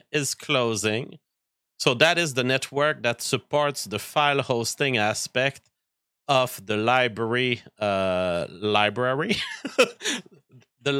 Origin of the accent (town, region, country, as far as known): Canada